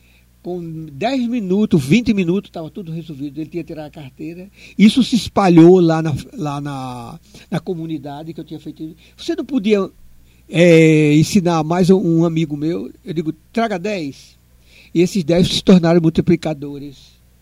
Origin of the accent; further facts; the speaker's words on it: Paraíba, Brazil; Eu sou da Paraíba. Quando eu disse que era paraibano, ele mudou, olhou para mim assim